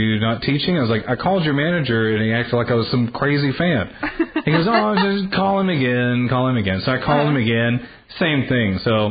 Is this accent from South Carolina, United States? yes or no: no; Texas, United States; now in Los Angeles, United States; But when I came here, it's like growing up in East Texas, the allergies in the pollen, like I could never breathe.